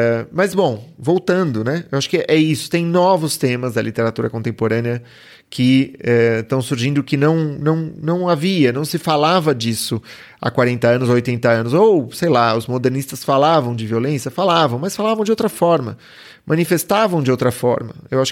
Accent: Brazil; eu sou brasileiro

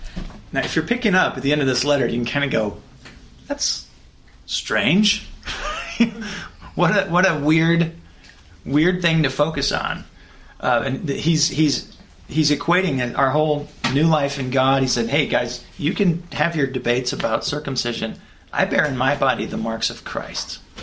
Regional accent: Missoula, Montana, United States; I'm from Missoula, Montana. It's sort of like a hippie town.

